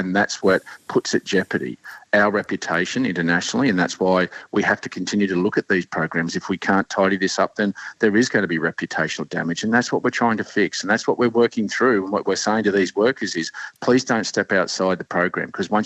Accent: Australia; I'm an Australian.

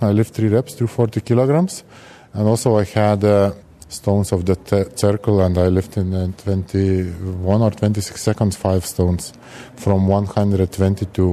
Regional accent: Lithuania; from Lithuania. I am the 4 times world's strongest man.

